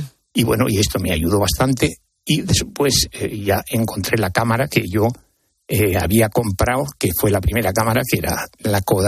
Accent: Aragon, Spain; Bueno, mi pueblo está a 4 kilómetros de Ainsa, el antiguo reino de Sobrarbe, es el centro de Sobrarbe.

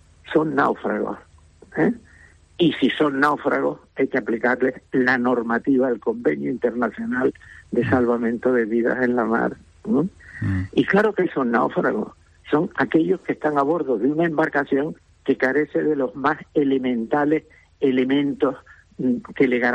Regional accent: Canary Islands, Spain; al profundo agradecimiento que yo siento como canario, como español, como ser humano por encima de todo

